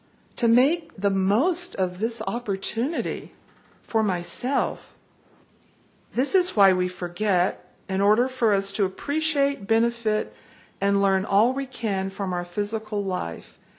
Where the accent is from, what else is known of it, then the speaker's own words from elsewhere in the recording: Tennessee, United States; I grew up in Tennessee, wonderful mother and father, the Smoky Mountains, Eastern Tennessee.